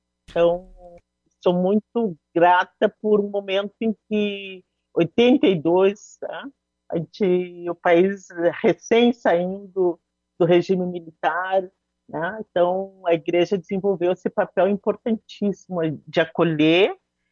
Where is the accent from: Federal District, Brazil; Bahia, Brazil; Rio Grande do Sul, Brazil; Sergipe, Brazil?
Rio Grande do Sul, Brazil; Marau; born there; eu nasci em Marau, né? Iniciamos como eu sou uma pessoa oriunda do meio rural